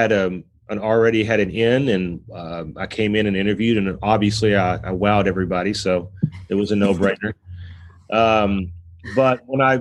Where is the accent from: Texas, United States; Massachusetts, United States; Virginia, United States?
Texas, United States; now in Dallas, United States; I'm from North Texas and moved to Dallas in 2001.